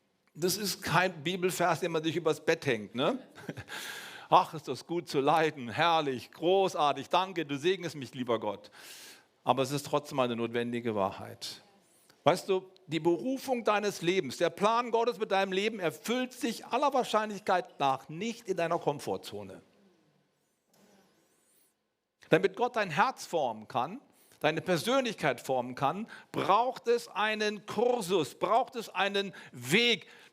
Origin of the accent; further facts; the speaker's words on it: Bonn, North Rhine-Westphalia, Germany; ich komme ja aus Bonn, also gleich um die Ecke rum, ne? Nicht so weit weg von hier. Und da bin ich geboren, da bin ich aufgewachsen